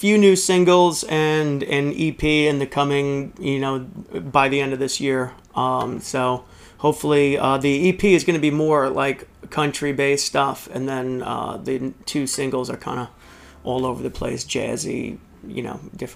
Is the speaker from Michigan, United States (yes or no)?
no; Poughkeepsie, New York, United States; I grew up in, I was born in Northern Dutchess Hospital and grew up in Poughkeepsie.